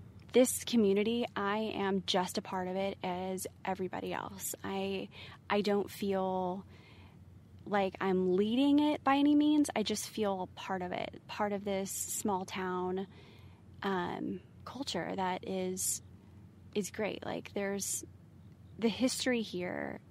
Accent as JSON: {"language": "English", "region": "California", "country": "United States", "lives_now": "Paducah, United States", "said": "I am from California and I have been moving around the country for nearly the last decade."}